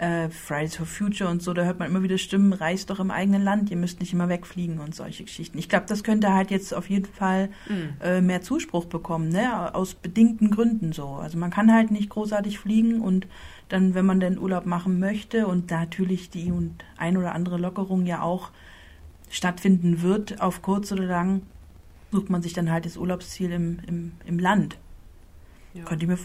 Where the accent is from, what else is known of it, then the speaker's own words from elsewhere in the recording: East Germany, Germany; Wir sind ja beide aus der DDR.